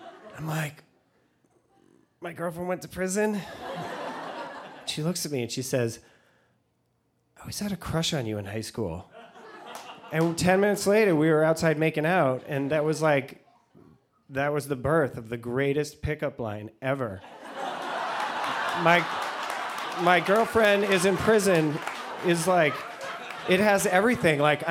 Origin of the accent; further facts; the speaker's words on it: Vermont, United States; I'm from Vermont.